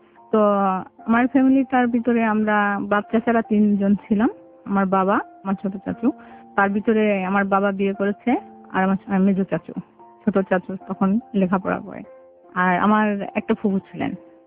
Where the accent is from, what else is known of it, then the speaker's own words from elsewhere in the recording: Comilla, Chittagong Division, Bangladesh; আমাদের বাড়িটা হচ্ছে কুমিল্লাতে।